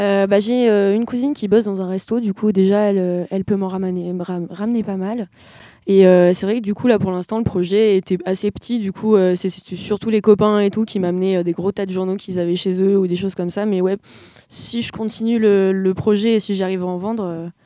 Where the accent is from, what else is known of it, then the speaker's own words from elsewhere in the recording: Die, Auvergne-Rhône-Alpes, France; Je suis née à Die.